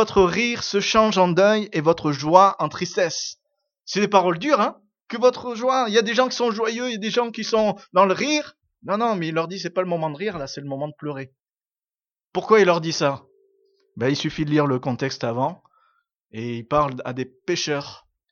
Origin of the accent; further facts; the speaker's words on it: Aix-en-Provence, Provence-Alpes-Côte d'Azur, France; Moi, je suis d'Aix-en-Provence, donc j'ai toujours soutenu Marseille